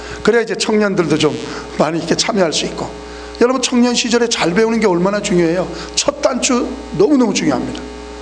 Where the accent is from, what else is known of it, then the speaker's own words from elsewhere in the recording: Busan, South Korea; born there; 저는 부산에서 태어났습니다만